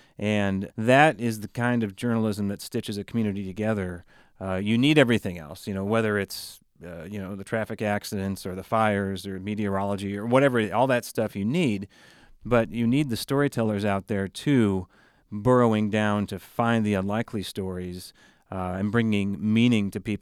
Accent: Iowa, United States; also born or lived in Cedar Falls; I grew up in Southwest Iowa. My dad is from Washington County in Southeast Iowa. I was born actually in Cedar Falls in Northeast Iowa.

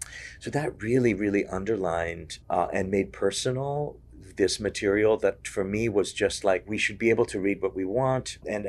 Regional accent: Haiti; Where I grew up in Haiti, there was censorship

